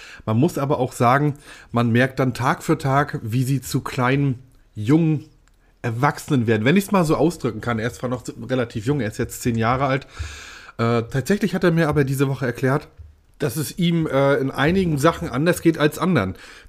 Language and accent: German; Neustadt-Glewe, Mecklenburg-Vorpommern, Germany; ich war 1996 10 Jahre alt und habe überlegt, mit welchem Geräusch könnte ich den Sommer in Neustadt-Glewe, meiner Heimat, verbinden.